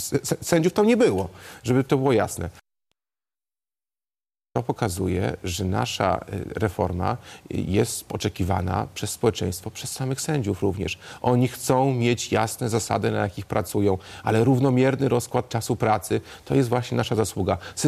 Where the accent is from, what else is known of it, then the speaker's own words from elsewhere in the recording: Nisko, Subcarpathian Voivodeship, Poland; pochodzę zresztą z Niska, z Podkarpacia